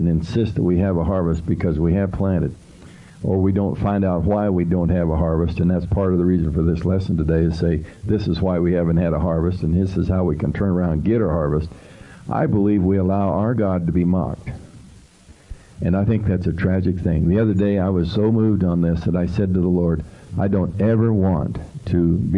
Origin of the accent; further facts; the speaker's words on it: Durango, Colorado, United States; born there